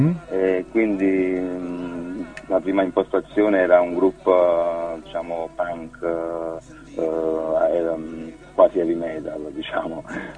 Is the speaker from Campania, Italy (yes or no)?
yes; Ercolano, Campania, Italy; Io sono di Ercolano, quindi li propongo nelle piazze qui della città